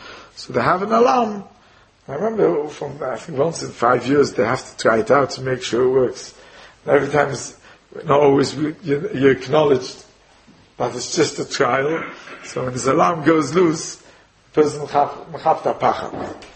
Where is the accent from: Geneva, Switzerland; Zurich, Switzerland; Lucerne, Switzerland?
Zurich, Switzerland; I was brought up in Switzerland, in Zurich